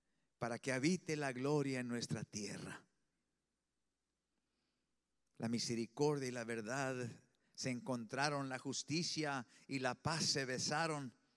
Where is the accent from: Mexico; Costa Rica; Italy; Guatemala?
Mexico; Sí se dice, ¿verdad que sí, hermano? Nosotros somos latinos mexicanos. Aquí se habla así.